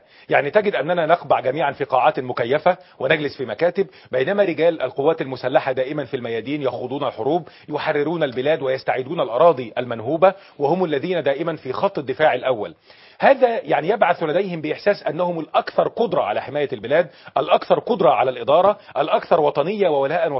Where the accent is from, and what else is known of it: Egypt